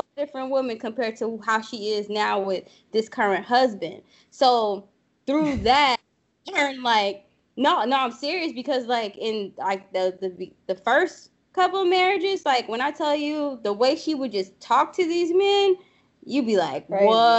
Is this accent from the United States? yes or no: yes; New Orleans, Louisiana, United States; I'm from the boot, honey. I'm from New Orleans.